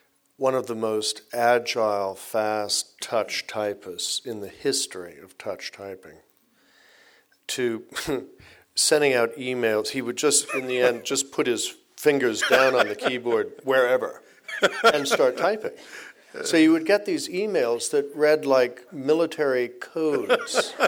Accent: Ireland; I'm Irish, and we kind of like the body, to have one last drink around, to wake the body.

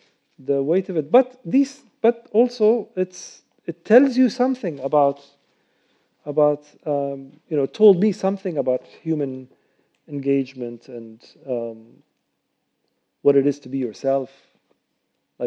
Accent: Cairo, Cairo Governorate, Egypt; English is a second language; now in United States; because I was born here, I'm an American citizen as well, But I remember, for example, growing up in Cairo, and I went to an American school. At the age of 12 or 11, my education switched from Arabic to English.

